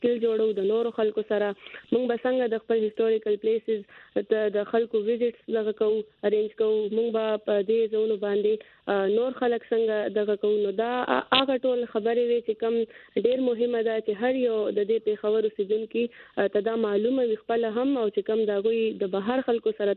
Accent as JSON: {"language": "Pashto", "town": "Peshawar", "region": "Khyber Pakhtunkhwa", "country": "Pakistan", "tie": "born or raised there", "said": "مونږ په پېښور کې چې دی تقریبا دا دریم نسل دی چې را لوی شولو"}